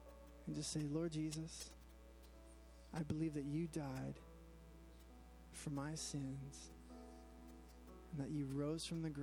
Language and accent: English; Toronto, Ontario, Canada; I grew up in Toronto